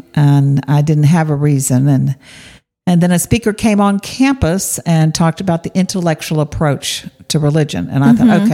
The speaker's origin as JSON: {"language": "English", "region": "Texas", "country": "United States", "tie": "born or raised there", "also_born_or_lived": "Austin", "said": "Actually, I was born in Austin, Texas, but moved away, grew up in another Texas city until I went back to college there when I was 17."}